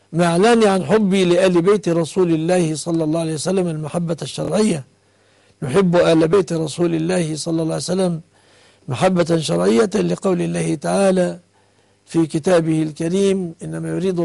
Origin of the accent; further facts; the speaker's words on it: Egypt; بلادنا مصر